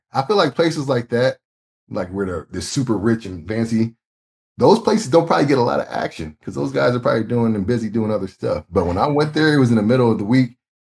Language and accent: English; Fort Wayne, Indiana, United States; It's in Fort Wayne, Indiana, my hometown.